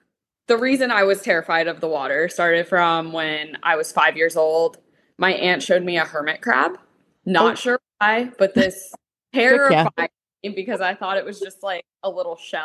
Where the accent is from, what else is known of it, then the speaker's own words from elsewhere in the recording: Corpus Christi, Texas, United States; So I grew up down in Corpus Christi, Texas.